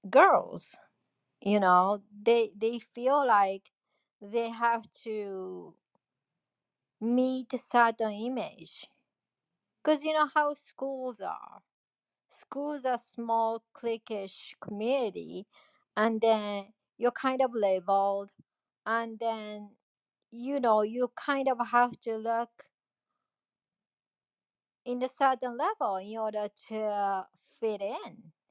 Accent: New York, United States; I never heard of that kind of rating when I'm from New York. I live in New York now too.

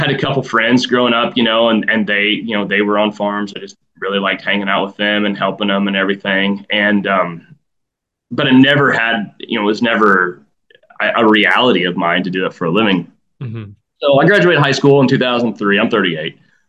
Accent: Lancaster, United States; I was born in Lancaster, which is just a small town north of here, probably 7-8 miles away. My dad was a county sheriff for 20 years. I grew up in town.

